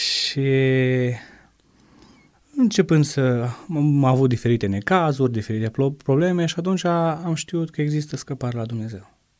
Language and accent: Romanian; Hida, Sălaj County, Romania; now in Zalău, Romania; M-am născut în localitatea Hida, loc unde am copilărit până în 1998, când am părăsit localitatea pentru școală, iar ulterior pentru serviciu aici la Zalău.